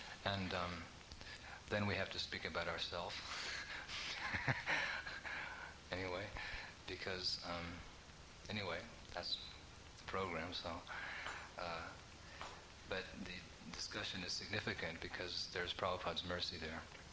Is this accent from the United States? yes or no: yes; San Francisco, California, United States; Actually, I'm not from there. I'm from San Francisco.